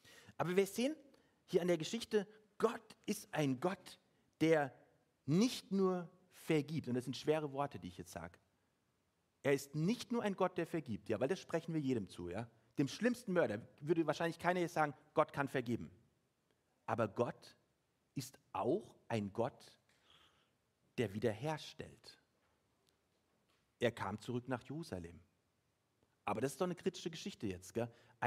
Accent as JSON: {"language": "German", "town": "Frankfurt", "region": "Hesse", "country": "Germany", "tie": "born or raised there", "said": "Ich habe einen Mentor, würde man sagen, wahrscheinlich in Frankfurt, wo ich groß geworden bin"}